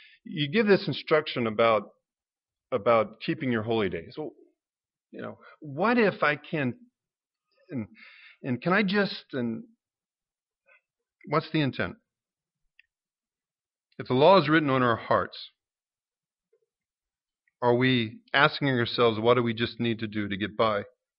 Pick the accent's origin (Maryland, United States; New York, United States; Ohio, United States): Ohio, United States; I remember when I was growing up in Ohio and spending time over at the cousin's house.